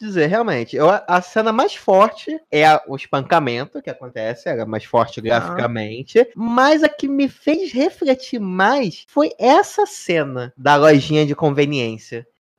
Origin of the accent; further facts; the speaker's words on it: Rio de Janeiro, Brazil; Ah, eu sou aqui do Rio